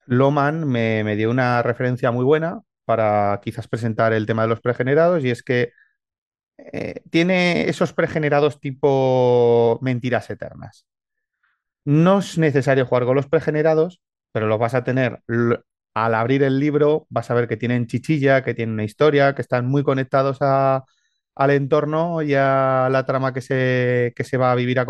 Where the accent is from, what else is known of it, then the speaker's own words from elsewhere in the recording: Aragon, Spain; Yo he barrido mucho para casa y creo que he dejado mucho de mi pasión por mi tierra en las líneas de la aventura.